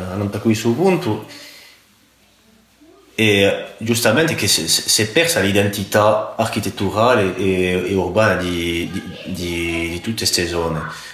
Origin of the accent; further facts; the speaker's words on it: Ajaccio, Corsica, France; E sono cresciuto in Ajaccio fino a Ubac.